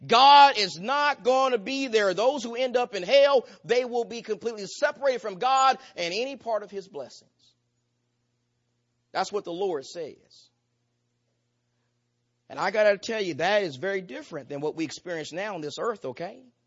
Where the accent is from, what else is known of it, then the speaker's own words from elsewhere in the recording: the South, United States; Even though I'm from the South, I fear snakes.